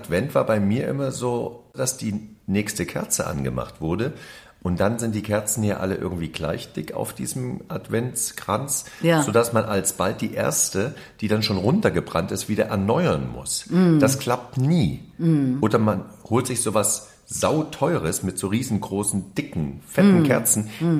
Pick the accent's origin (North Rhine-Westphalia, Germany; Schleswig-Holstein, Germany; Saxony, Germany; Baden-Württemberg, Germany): Saxony, Germany; Ich komme ja aus dem Sachsenland.